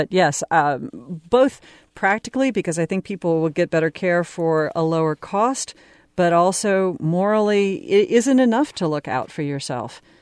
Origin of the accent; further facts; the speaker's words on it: Nashville, Tennessee, United States; no, I grew up in Nashville.